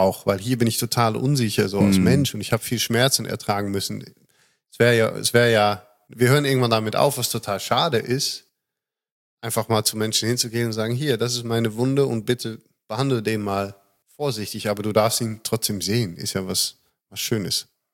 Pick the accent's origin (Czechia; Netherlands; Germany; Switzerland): Netherlands; German is a second language; für Deutschland sehr erfrischend, für mich als Holländer